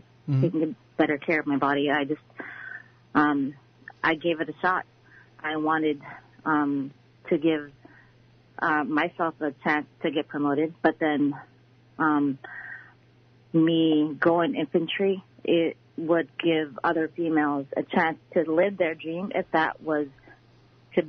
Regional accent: Bethel, Alaska, United States; now in Anchorage, United States; I used to live in Bethel since 2006 is when I went out of Bethel and went to Anchorage. So Bethel is my hometown.

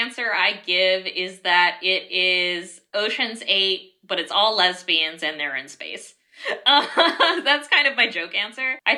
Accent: Maui, Hawaii, United States; moved away as an adult; I was born on Maui and then moved to the mainland for college, and I've kind of been here since then. And so I think a lot of it was missing home.

